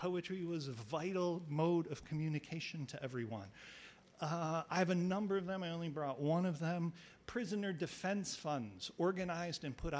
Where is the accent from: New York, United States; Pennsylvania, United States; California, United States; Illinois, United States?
New York, United States; Buffalo; now in Columbia County, United States; I'm from Buffalo, lived in Rochester, live here in Columbia County, live in New York City.